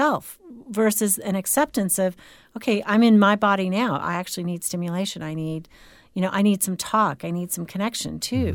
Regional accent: California, United States; Or just like growing up in California, which is what I did.

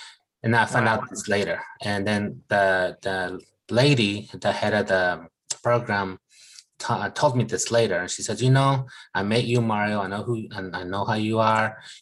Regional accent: Colombia; My background is I'm from Colombia, South America.

